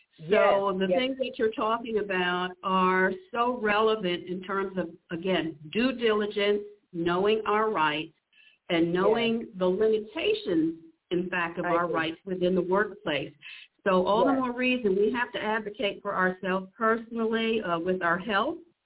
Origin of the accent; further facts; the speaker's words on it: New York, United States; born there; Well, I was born in New York. I'm very well familiar with the with the basement apartments.